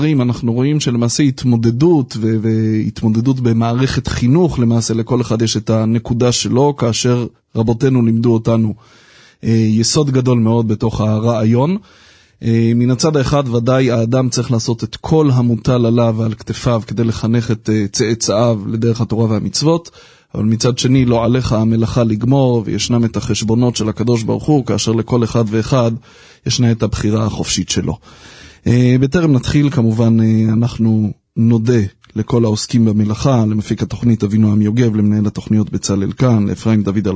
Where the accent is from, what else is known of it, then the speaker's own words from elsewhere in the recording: Ra'anana, Central District, Israel; אני חייב להגיד לך שהאמת שאני גדלתי בעיר שכנה שלכם, ברעננה